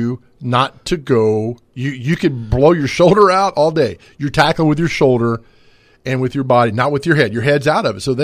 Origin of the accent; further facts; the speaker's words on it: Nashville, Tennessee, United States; We grew up together here in Nashville and Donelson with the high school at McGavitt together